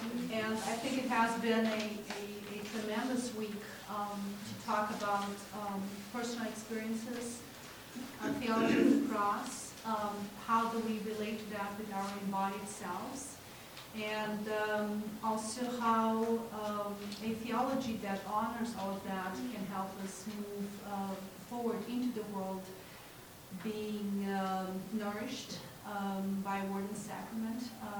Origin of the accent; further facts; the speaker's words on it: Brazil; accent: Brazilian; English is a second language; for putting up with my terrible Brazilian accent.